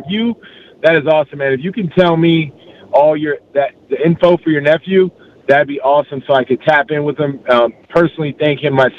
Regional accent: Brooklyn, New York, United States; also born or lived in Queens / Palm Coast; now in Orlando, United States; I'm from New York, man. I grew up in East Flatbush, Brooklyn, New York, moved to Queens. Then I moved to Palm Coast, Florida.

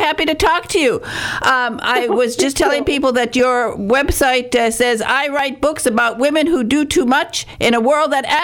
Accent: Michigan, United States; I'm a girl from Michigan, and when you go to Hollywood, it is a different world.

